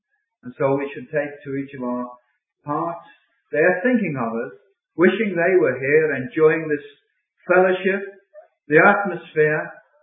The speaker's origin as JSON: {"language": "English", "town": "Bromborough", "region": "North West England", "country": "United Kingdom", "said": "I'm from Bromborough, close to Liverpool."}